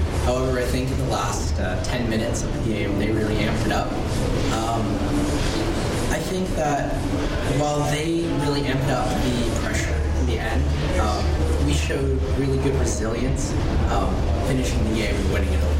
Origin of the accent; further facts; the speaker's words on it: British Columbia, Canada; also born or lived in Orlando; I was born in Orlando, Florida, Winter Park. I lived there for about a year until my family moved to Canada.